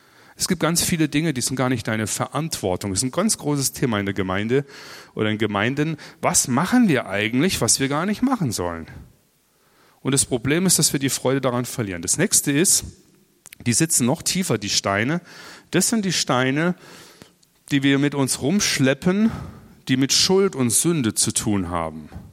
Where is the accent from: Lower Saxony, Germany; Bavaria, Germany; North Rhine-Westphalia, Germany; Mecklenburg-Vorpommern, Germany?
Bavaria, Germany; Ich komme aus dem Allgäu, wir haben großartige Bergkulissen